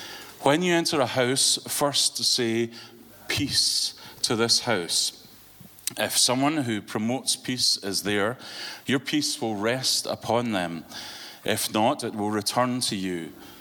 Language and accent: English; Scotland, United Kingdom; I come from Scotland, and I think that Scotland will be very similar in many ways to the situation in Sweden.